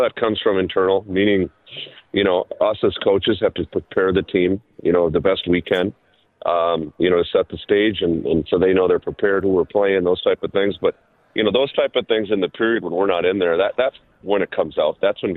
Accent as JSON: {"language": "English", "region": "Minnesota", "country": "United States", "tie": "born or raised there", "lives_now": "Nashville, United States", "said": "I grew up in Minnesota, got to play there, got to coach there."}